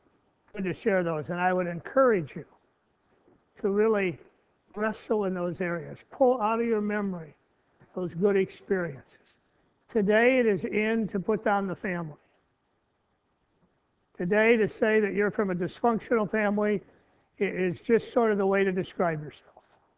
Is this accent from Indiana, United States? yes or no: yes; Indiana, United States; I grew up just outside of Chicago in Indiana.